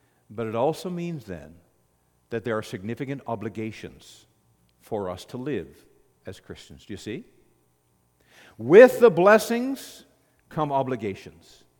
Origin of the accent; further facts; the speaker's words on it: Canada; There are obligations as a Canadian to live according to the blessings that we received.